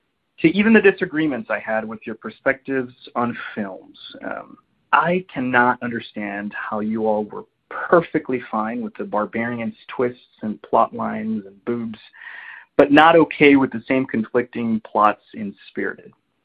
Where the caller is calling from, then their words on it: Dallas, Texas, United States; I'm calling from Dallas.